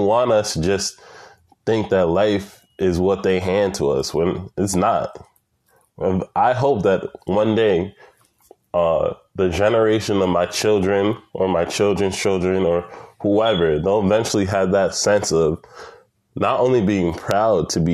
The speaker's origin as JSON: {"language": "English", "country": "United States", "tie": "born or raised there", "said": "And I'm Black because I grew up in America. I was born here. I grew up here."}